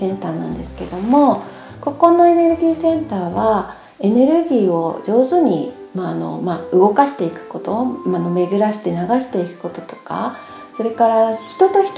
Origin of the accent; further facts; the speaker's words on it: Nagasaki, Japan; accent: Nagasaki dialect; 私長崎生まれ長崎育ちで長崎在住なので、ちょいちょい長崎弁が出ますけれども、